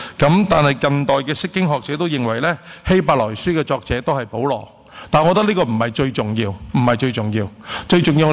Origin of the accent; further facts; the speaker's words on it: Hong Kong; 我哋系香港人系咪？咁但系我哋又系中国人啊嘛